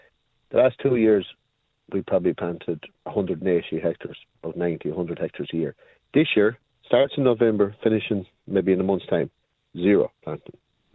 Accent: Leinster, Ireland; I'm from County Offaly originally, where the minister comes from

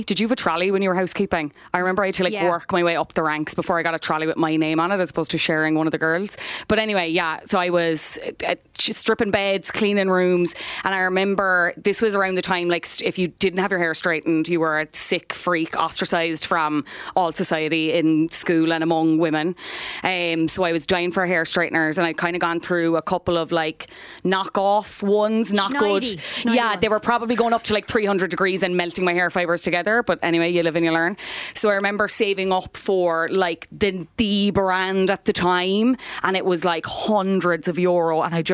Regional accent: Cork, Munster, Ireland; now in Dublin, Ireland; I'm obviously from Cork.

